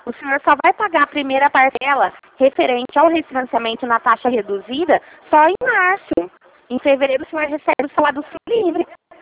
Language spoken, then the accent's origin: Portuguese; Ribeirão Preto, São Paulo, Brazil; Eu sou de Ribeirão Preto.